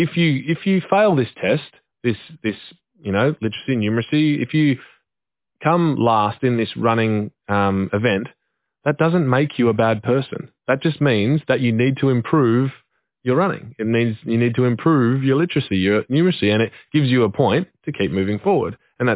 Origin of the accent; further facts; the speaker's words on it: Western Australia, Australia; because I'm from Western Australia.